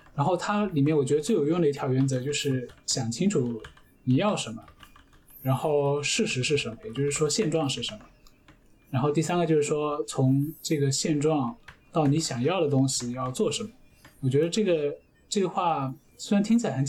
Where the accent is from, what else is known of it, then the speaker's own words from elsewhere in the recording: Zhejiang, China; 我因为我老家在浙江，然后可能有一个潜在想法是说，因为离家近点的话